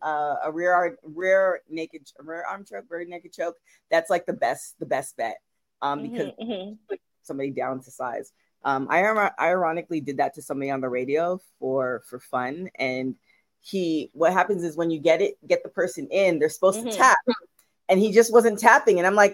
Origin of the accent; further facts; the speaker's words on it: Toronto, Ontario, Canada; but I'm from Toronto too. Absolutely love it.